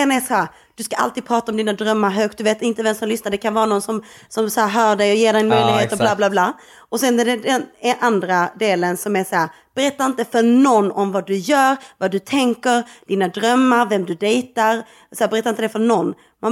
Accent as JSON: {"language": "Swedish", "region": "Skåne", "country": "Sweden", "said": "som skåning."}